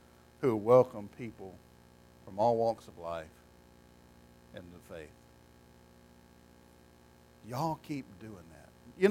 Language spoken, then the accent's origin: English; Bogue Chitto, Mississippi, United States; Now, I'm from Bogachita, Mississippi. Yeah, I pastor a church in Loosedale, but I was raised in Bogachita, Mississippi. That's an Indian name for Little River. We live so far out in the woods